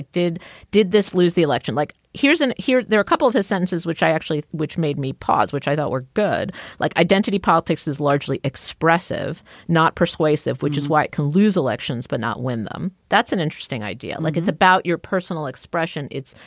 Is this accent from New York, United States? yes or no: yes; Queens, New York, United States; I know this because I grew up in Queens, in working class Queens, where everybody voted for Trump.